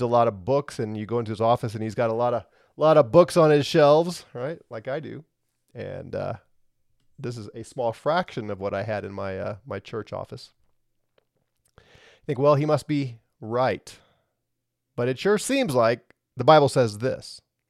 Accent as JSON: {"language": "English", "town": "St. Louis", "region": "Missouri", "country": "United States", "said": "Did you know that I was from St. Louis?"}